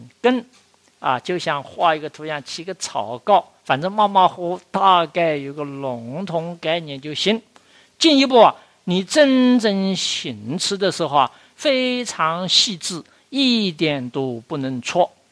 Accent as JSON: {"language": "Chinese", "country": "China", "said": "要我们中国人平常习惯的话"}